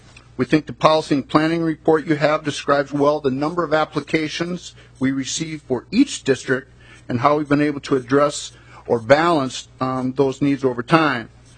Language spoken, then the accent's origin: English; Minnesota, United States; And I join Representative Lilly in saying that as a Minnesotan, and certainly someone who has a bias